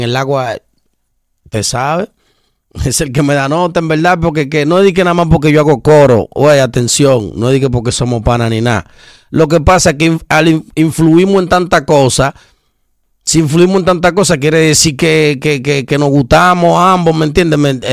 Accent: Santo Domingo, Distrito Nacional, Dominican Republic; Yo soy guachupitero, yo vengo de Guachupita.

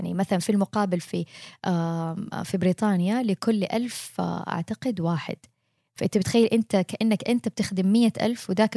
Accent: Saudi Arabia; وفي بعض الدول زي مثلا عندنا بالسعوديه

